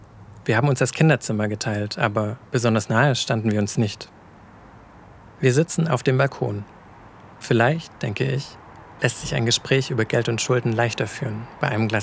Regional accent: South Germany, Germany; Ich bin im Süden Deutschlands aufgewachsen, in einer kleinen Stadt unweit des Bodensees.

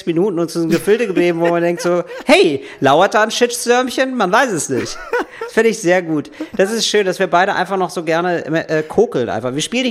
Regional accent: Germany; weil ich als Deutscher natürlich meine Vorurteile kenne

